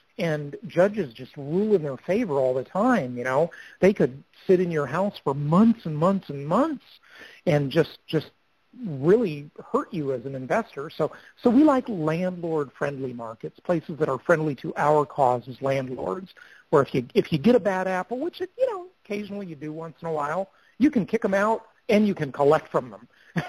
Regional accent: California, United States; now in Phoenix, United States; California, and of course that's a huge state, it's my home state where I've lived almost all of my life until 2.5 years ago when I moved to Phoenix.

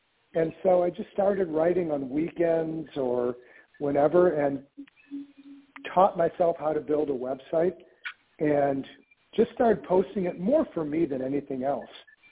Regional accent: Flint, Michigan, United States; now in Detroit, United States; Yes, I grew up in Flint, so just a little bit north of Detroit, and then all my adult life has been in Detroit.

